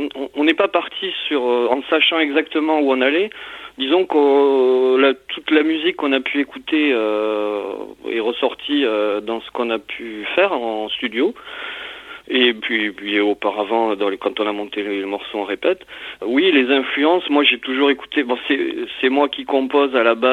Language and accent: French; Montpellier, Occitanie, France; on est originaire de Montpellier, la région de Palavas, on connaît